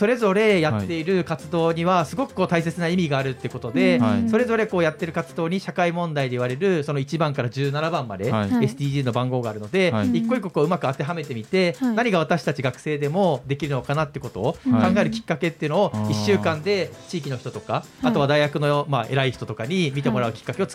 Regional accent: Mashiki, Kumamoto, Japan; 僕は出身があの熊本県の益城町ってところが出身なんですけど

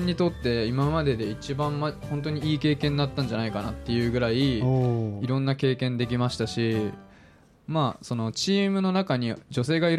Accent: Hokuriku, Japan; 僕も北陸出身なんで、あの北陸とかは全然ないんですよダブルダッチが。

